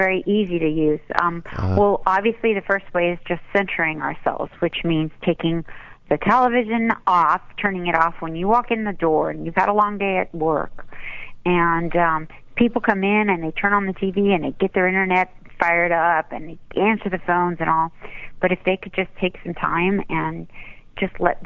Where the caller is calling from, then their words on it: Westlake Village, California, United States; I'm calling in from Westlake Village.